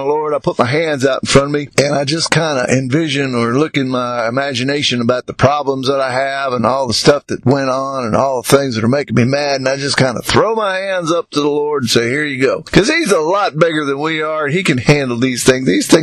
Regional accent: United States; born there; I'm glad I was born in America, because I really don't think I speak English. I speak American, but I'm really glad that I was born in America, because if this was not my native language, I wouldn't be able to operate in the world

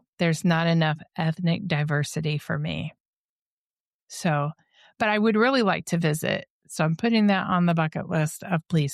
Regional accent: Indianapolis, Indiana, United States; The only thing is I am from Indianapolis.

